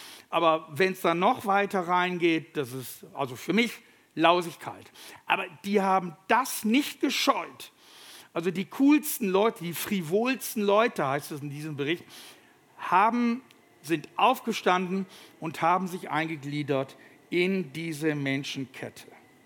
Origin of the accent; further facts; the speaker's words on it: North Sea coast, Germany; moved away as an adult; Also ich bin an der Nordsee aufgewachsen, bis zum zarten Alter von 19.